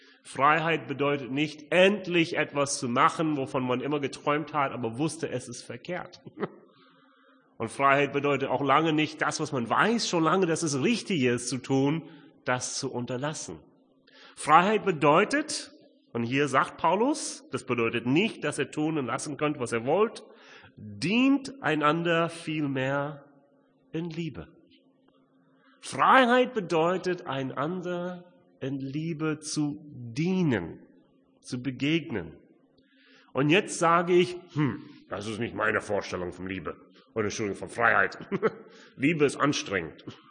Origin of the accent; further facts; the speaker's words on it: United States; German is a second language; Ich als Amerikaner denke als erstes, Unabhängigkeit.